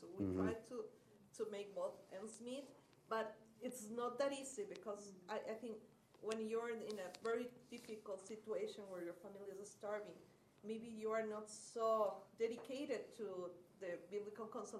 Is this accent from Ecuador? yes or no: yes; Ecuador; now in United States; So I come from Ecuador.